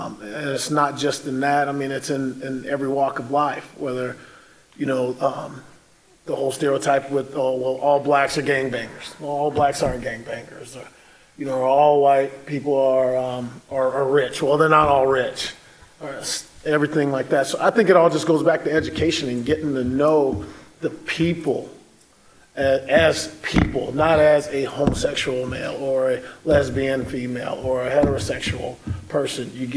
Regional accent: Las Vegas, Nevada, United States; I'm originally from Las Vegas, so you guys see a lot of stuff on TV that happens in Las Vegas.

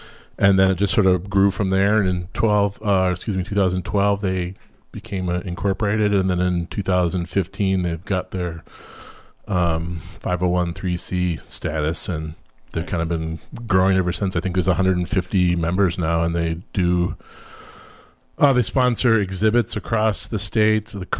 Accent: Rochester, Minnesota, United States; Well, I've been in the Grand Marais area for 15 years, and I grew up in Rochester, Minnesota.

